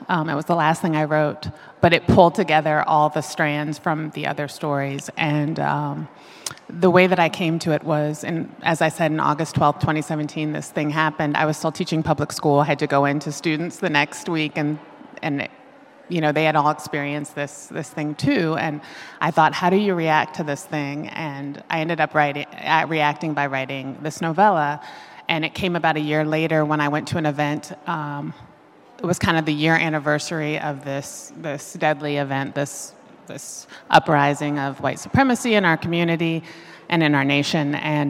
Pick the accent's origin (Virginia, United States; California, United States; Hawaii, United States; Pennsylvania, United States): Virginia, United States; this idea of myself as a native Virginian, as someone who was born in the United States, but was born and raised in Virginia.